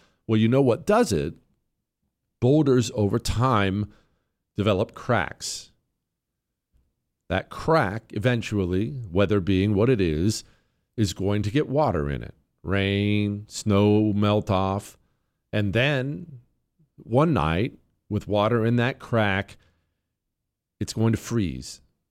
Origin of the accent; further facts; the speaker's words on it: Montana, United States; I've done it many times in my life growing up in Montana